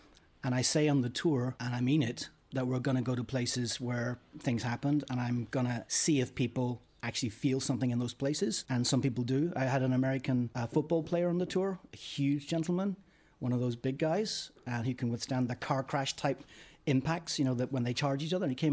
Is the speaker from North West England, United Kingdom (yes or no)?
no; Northern Ireland, United Kingdom; I'm from Northern Ireland, and there may be some connection there. I saw a lot of not so great stuff happening back there in the 70s.